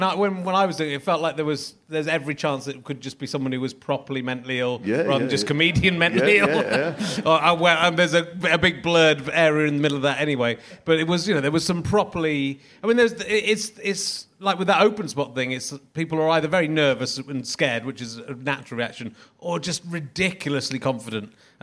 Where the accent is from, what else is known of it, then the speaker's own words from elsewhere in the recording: Cheddar, South West England, United Kingdom; I grew up in Cheddar in Somerset.